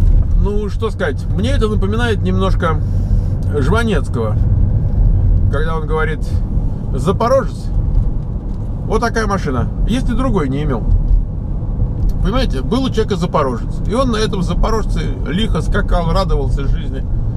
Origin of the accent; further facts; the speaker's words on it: Tajikistan; now in Russia; Я студент из Таджикистана. Учусь в России.